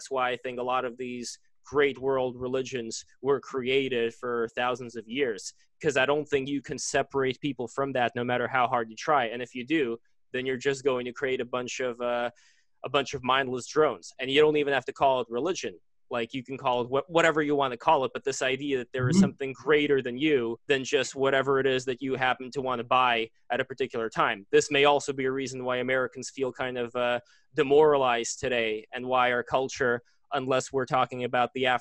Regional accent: Russia; English is a second language; like I come from Russia and there people had that for a long time

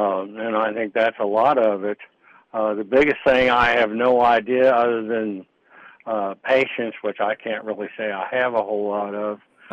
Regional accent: Vancouver, British Columbia, Canada; born there; I was born in Vancouver, Canada, because my dad was in the Royal Canadian Air Force, even though he and my mom were from Kansas City area.

